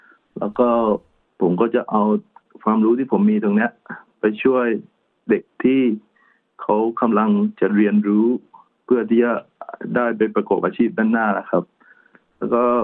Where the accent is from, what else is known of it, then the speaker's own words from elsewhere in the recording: Trang, Thailand; อยู่ที่จังหวัดตรังบ้านเกิดของผมเอง